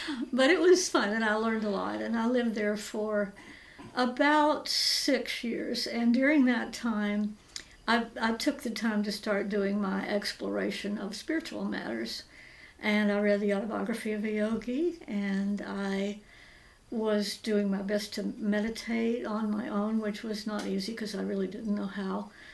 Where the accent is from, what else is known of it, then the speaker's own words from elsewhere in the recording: Memphis, Tennessee, United States; born there; accent: Southern; Well, I was born in Memphis, Tennessee, and I usually start out with that because you'll hear the South in my voice.